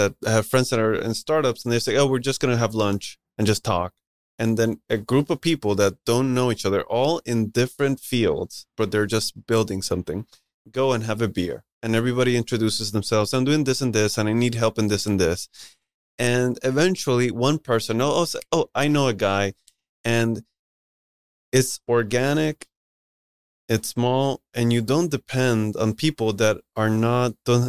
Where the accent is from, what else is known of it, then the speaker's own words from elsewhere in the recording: Puerto Rico; at least in Puerto Rico, I'm from Puerto Rico